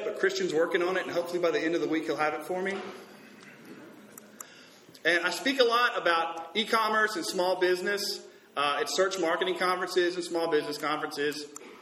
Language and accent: English; Starkville, Mississippi, United States; I'm from Starkville, Mississippi.